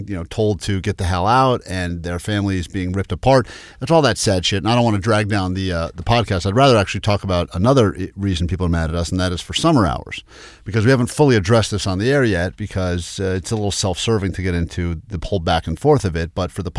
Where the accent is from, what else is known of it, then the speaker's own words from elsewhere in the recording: East Coast, United States; I grew up on the East Coast. We're not known for our Mexican fare.